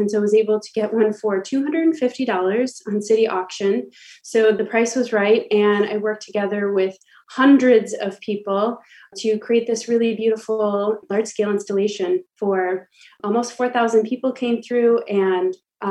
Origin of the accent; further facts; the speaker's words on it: Petoskey, Michigan, United States; I actually saw a lot of similarities between my hometown of Petoskey, Michigan, and Port Austin when it comes to tourism.